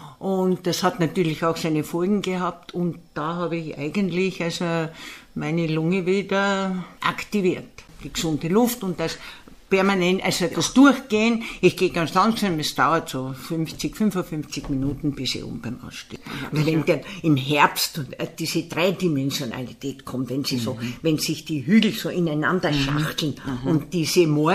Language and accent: German; St. Martin im Sulmtal, Styria, Austria; born there; Und das liegt mitten im Sulmtal. Okay. Und zwar ist das die heutige Gemeinde St. Martin im Sulmtal.